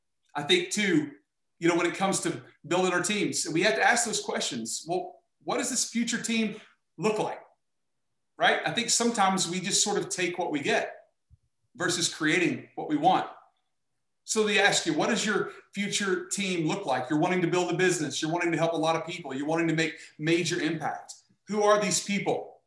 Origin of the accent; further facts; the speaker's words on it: Oklahoma, United States; I look at it like, I'm from Oklahoma, and I love the story of Jim Thorpe.